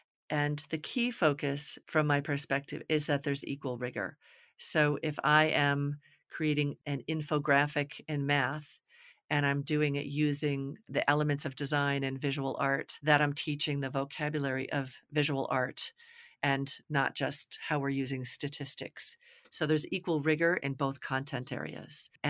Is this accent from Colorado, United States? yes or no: no; New York, United States; I grew up right on the Hudson River, in the Hudson River Valley.